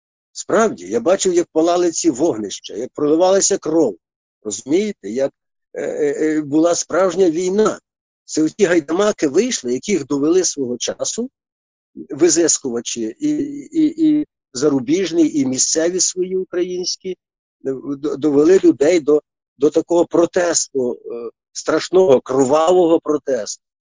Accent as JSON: {"language": "Ukrainian", "town": "Kaniv", "region": "Cherkasy Oblast", "country": "Ukraine", "said": "я з Канева, що я з музею Шевченка"}